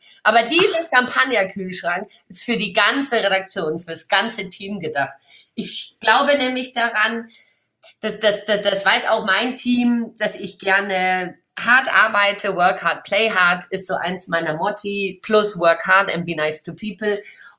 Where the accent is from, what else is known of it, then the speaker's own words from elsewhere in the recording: Bavaria, Germany; Ich komme aus Franken ursprünglich, da gibt es 2 große Sportartikelhersteller.